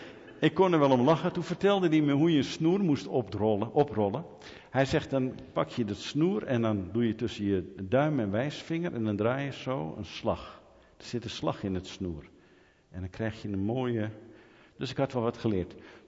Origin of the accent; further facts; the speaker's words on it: Netherlands; En ik zei, en ik ben een bewijs van die zegen. Want ik ben een Nederlander.